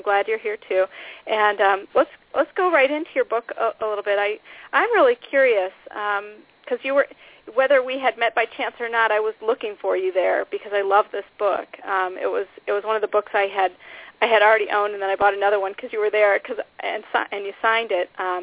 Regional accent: Minneapolis, Minnesota, United States; hello, Minneapolis. So excited to see you all. It's my hometown.

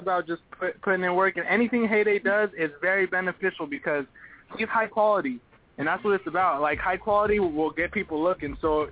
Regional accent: Centralia, United States; Yo, what up? It's … I'm from Centralia.

